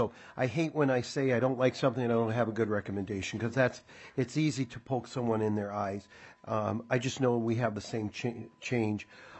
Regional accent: Minnesota, United States; Obviously, I'm from West Central Minnesota

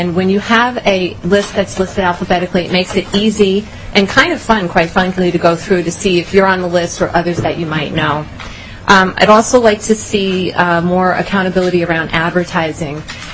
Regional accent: New York, United States; She does access, in my hometown of New York, a paper called The Penny Saver.

